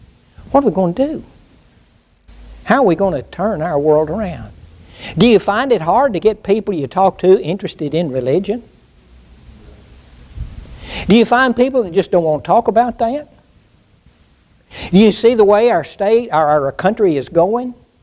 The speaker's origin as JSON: {"language": "English", "region": "Southern US", "country": "United States", "tie": "born or raised there", "said": "It wasn't like that when I was growing up. Of course, I was born in the Bible Belt. I realized that. There was a whole different world up north."}